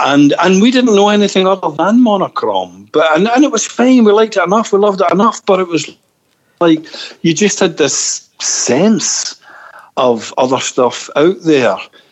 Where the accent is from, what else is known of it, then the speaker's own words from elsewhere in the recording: Glasgow, Scotland, United Kingdom; But when we grew up in Glasgow, it was on its knees.